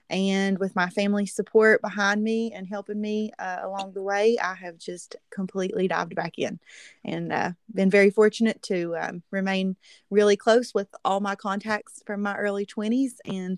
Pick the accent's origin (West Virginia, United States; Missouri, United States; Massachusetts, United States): West Virginia, United States; and I love that I'm from West Virginia. You know, I love my home state.